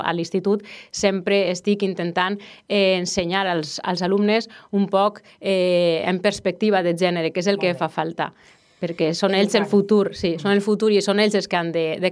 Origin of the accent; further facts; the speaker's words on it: Castellón de la Plana, Valencian Community, Spain; now in Vila-real, Spain; tinc 35 anys i, com tu dius, sóc vilarealenca, però d'adopció, perquè jo sóc de Castelló, però fa 4 anys ja que visc així, i perquè la meva parella és d'ací, i ens vam casar i vivim ací.